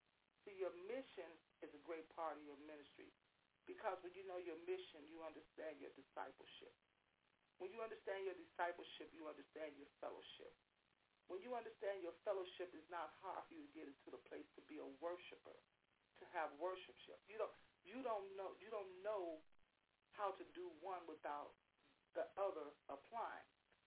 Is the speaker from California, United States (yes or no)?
no; Chicago, Illinois, United States; See, I was born in Englewood, but I was raised up on the west side. So I had so much part of my life on the south side, raised up on the west side.